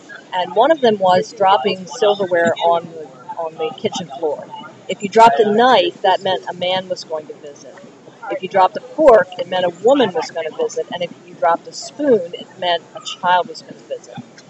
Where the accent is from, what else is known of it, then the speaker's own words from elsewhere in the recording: Appalachia, United States; one of the things that I write about a lot on there is growing up in Appalachia.